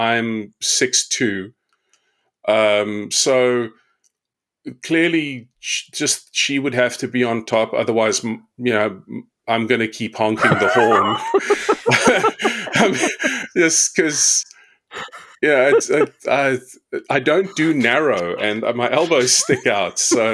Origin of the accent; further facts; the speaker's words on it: South Africa; now in Navan, Ireland; Well, originally from South Africa, moved to Ireland about 3 years ago. So living here now in the delightful metropolitan powerhouse that is Navan.